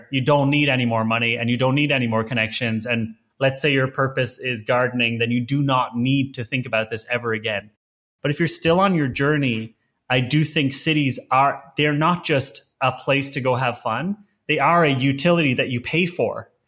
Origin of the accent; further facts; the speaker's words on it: Ireland; now in Berlin, Germany; me as an Irish guy who went to college, I have absolutely no right to live in the center of Berlin.